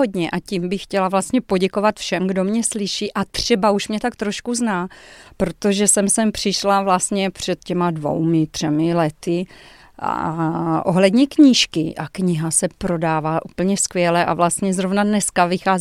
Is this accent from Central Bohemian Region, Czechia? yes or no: no; Lysice, South Moravian Region, Czechia; also born or lived in Brno; Asi jako malá jsem se tady narodila, potom jsme se odstěhovali na Jižní Moravu do Lisic. Tam jsem chodila do školy, potom nějaká střední škola a potom jsem se přestěhovala do Brna asi v 19, ale ve 22 jsem odcestovala do zahraničí. Každopádně Brňačka se cítím.